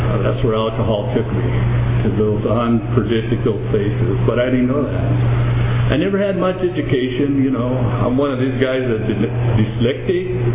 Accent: Albuquerque, New Mexico, United States; I'm a Mexican descent. I'm an Albuquerque, New Mexican. I was brought up and raised in Albuquerque, New Mexico, in an adobe house in the barrio.

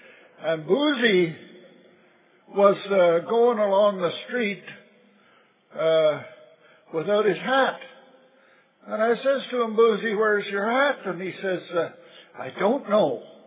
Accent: Vancouver, British Columbia, Canada; I came here from Vancouver with my daughter and my son, and we're thoroughly enjoying things here.

